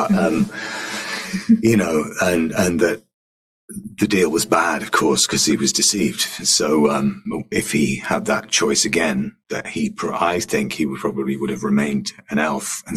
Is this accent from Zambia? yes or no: no; Wales, United Kingdom; In general, yeah. Being Welsh is so great.